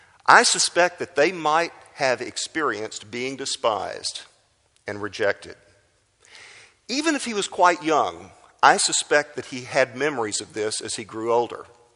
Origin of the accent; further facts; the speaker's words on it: Houston, Texas, United States; where we grew up in Houston, where I had grown up, it was such a lily white area.